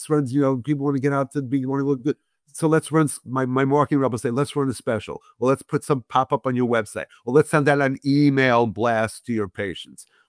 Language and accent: English; New York City, New York, United States; Listen, guys, I'm from Brooklyn. I'm not from Brookline. So if you don't understand the way I'm speaking